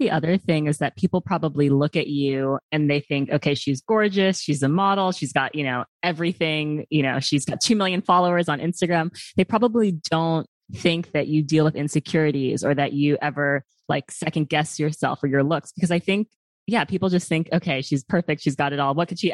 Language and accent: English; New York City, New York, United States; because I grew up here in New York City and I modeled with Ford when I was like 13 years old.